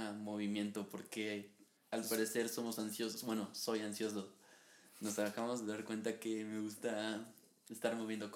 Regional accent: Coatzacoalcos, Veracruz, Mexico; Y yo estaba en Coatzacoalcos, en mi pueblo, y ella estaba en la ciudad, supongo yo, ¿no?

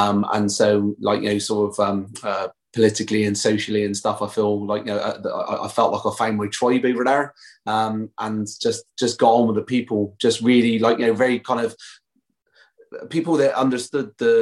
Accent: Bristol, South West England, United Kingdom; accent: Bristolian; my Bristolian accent was like, are you Irish or are you Australian?

